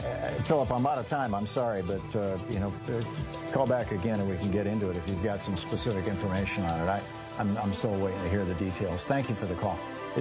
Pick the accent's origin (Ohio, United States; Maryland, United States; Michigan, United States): Michigan, United States; I mean, I grew up in Michigan, so I have passing familiarity with the area.